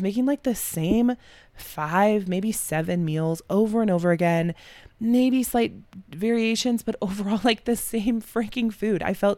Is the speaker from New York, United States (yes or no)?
no; Colorado, United States; I'm from Colorado, so I am not the one to tell you how to make them.